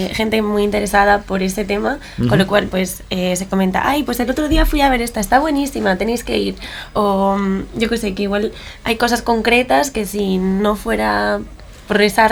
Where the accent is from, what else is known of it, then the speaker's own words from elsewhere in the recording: Valladolid, Castile and León, Spain; Además, es que de la facultad de la que yo vengo de España, que es Valladolid, que es mi ciudad